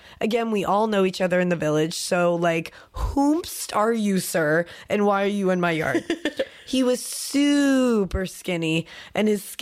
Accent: Washington, United States; I have very long hair and a fairly light skin since I'm from Washington and I get sunlight for like 3 days a year.

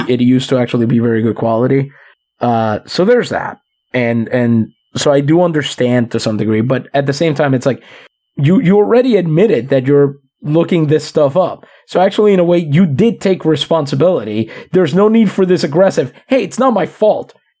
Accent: Midwest, United States; not my fault, I'm from the Midwest. And I'm very sorry if you're from this region of the country.

